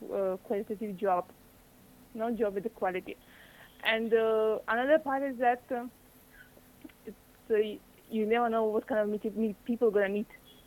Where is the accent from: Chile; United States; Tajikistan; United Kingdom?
Tajikistan; first language Tajik; English is a second language; now in India; in my language, Tajik language, when I was small and was brought up, I was born and brought up in Tajikistan, but I shifted to India my days.